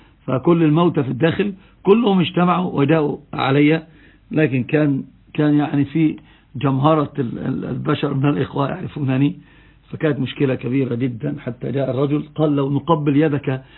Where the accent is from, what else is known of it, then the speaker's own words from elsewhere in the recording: Egypt; إن نراها واقع عين عندنا في مصر على الأقل